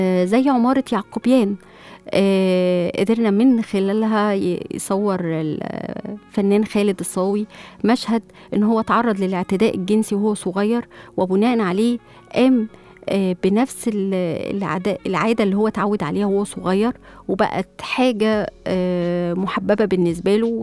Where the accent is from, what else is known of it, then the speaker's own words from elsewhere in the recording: Egypt; احنا هنفضل احنا كمصريين ومتمسكين بديننا وبعقيدتنا